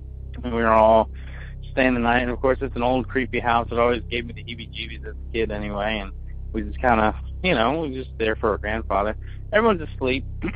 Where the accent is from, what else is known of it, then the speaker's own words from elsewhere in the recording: Bardstown, Kentucky, United States; Growing up in Bardstown, Kentucky, like I said, the bourbon capital of the world, but also one of the more haunted towns in America.